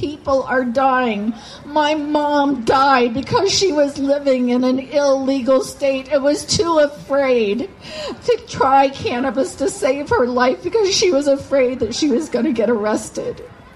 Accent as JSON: {"language": "English", "region": "Ohio", "country": "United States", "tie": "born or raised there", "said": "And now I'm in a situation where I'm going back to Ohio, my home state."}